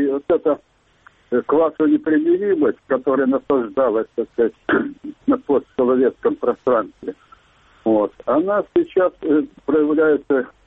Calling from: Sievierodonetsk, Luhansk Oblast, Ukraine; Северодонецк.

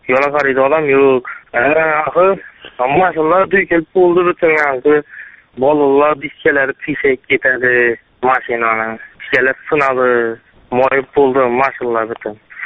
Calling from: Hazorasp, Khorezm Region, Uzbekistan; Men Xazarastdanman.

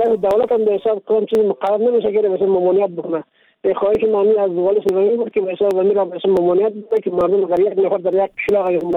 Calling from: Takhar, Afghanistan; ولایت تخار.

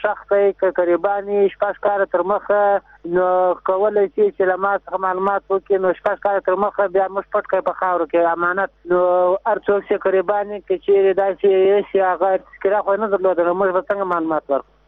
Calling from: Zabul, Afghanistan; د زابل ولایت څخه یو پیغام لرم.

